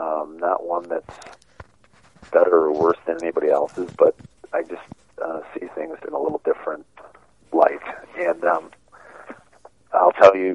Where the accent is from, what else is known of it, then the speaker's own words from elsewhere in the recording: Wisconsin, United States; also born or lived in Seattle / Denver; Other than that, I grew up here in Wisconsin. I grew up as a Packer fan. I obviously played for Seattle. I lived outside of Denver.